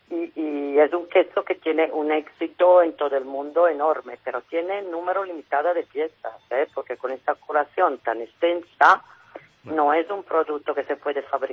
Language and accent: Spanish; Emilia-Romagna, Italy; born there; Spanish is a second language; En mi región, donde yo nací, que la región que se llama Emilia-Romagna, es una región que tiene la parte romaña, que es cerca del Adriático, y la parte Emilia, que es el interior. Hablamos del norte de Italia